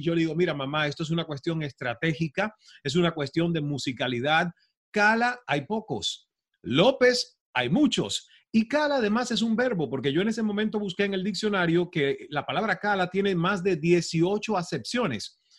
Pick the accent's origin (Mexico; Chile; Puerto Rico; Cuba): Cuba; now in Toronto, Canada; yo salí de Cuba a Toronto el 7 de junio de 1998 con una maleta prestada, porque ni maleta propia tenía.